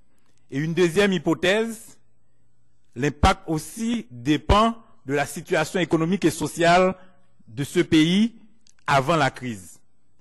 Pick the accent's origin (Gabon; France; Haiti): Haiti; En fait, je viens d'Haïti